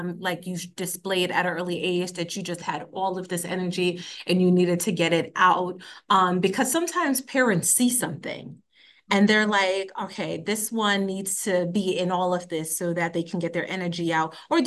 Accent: New York, United States; Because as a New Yorker, I know what you mean in terms of that hustle and bustle and that energy.

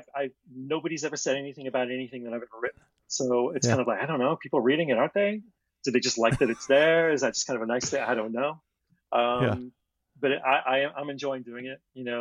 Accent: England, United Kingdom; moved away; I'll think back to events or people that I knew growing up in England that I've left long behind long ago.

